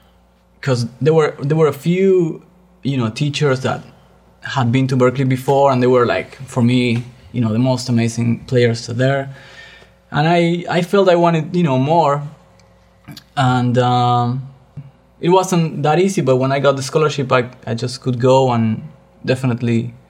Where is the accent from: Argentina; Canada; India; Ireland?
Argentina; now in New York, United States; It's Russian, but I'm from Argentina.